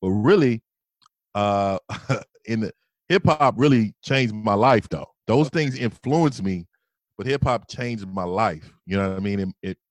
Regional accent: West Coast, United States; because I'm from the West Coast too, and it was just so impactful.

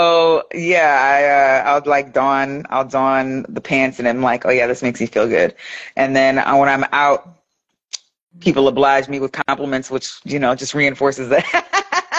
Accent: Ghana; I'm from Ghana. I love color.

